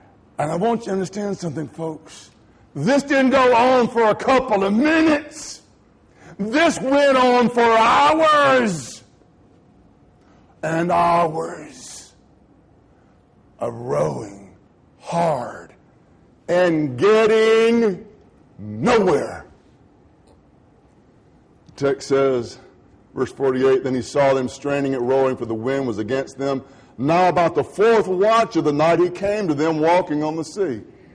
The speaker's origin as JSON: {"language": "English", "town": "Grenada", "region": "Mississippi", "country": "United States", "tie": "born or raised there", "said": "I was raised in Grenada. In Grenada, we have Grenada Lake."}